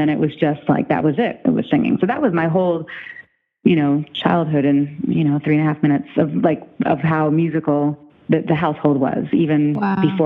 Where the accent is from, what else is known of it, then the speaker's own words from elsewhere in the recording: New York, United States; also born or lived in London, United Kingdom / Amsterdam, Netherlands; I was born in London, and then we moved to Amsterdam. And then my parents split, and my mom took my brother and I to New York and grew up there. We moved in with my grandparents for a while